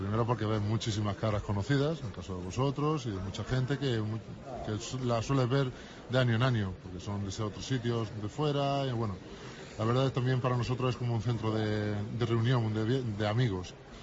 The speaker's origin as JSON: {"language": "Spanish", "town": "Jaén", "region": "Andalusia", "country": "Spain", "said": "yo soy de Jaén, que estoy asentado aquí"}